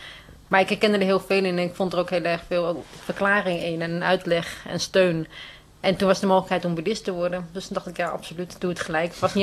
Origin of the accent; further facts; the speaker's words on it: Amsterdam, North Holland, Netherlands; Van Amsterdam dan, waar ik vandaan kom.